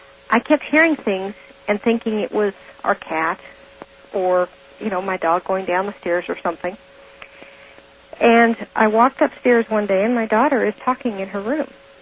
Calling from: Denver, Colorado, United States; Good morning, Art. … in Denver.

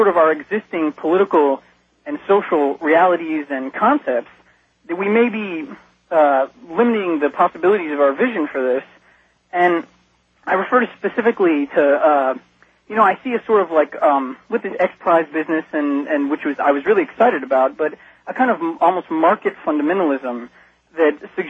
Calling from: Florida, United States; And my concern comes because I'm calling from North Florida, and this is a part of the world where we're seeing on a daily basis

